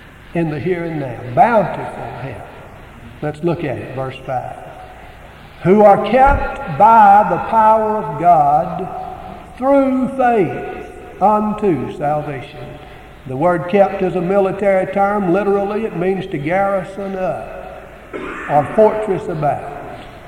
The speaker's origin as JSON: {"language": "English", "region": "Arkansas", "country": "United States", "said": "from Arkansas, and I have a reservation."}